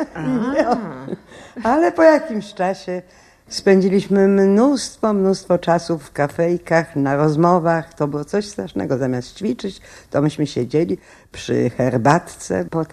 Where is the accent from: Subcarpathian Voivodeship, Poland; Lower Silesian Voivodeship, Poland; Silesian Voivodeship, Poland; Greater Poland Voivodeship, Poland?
Greater Poland Voivodeship, Poland; Poznań; ja byłam poznanianką, jestem.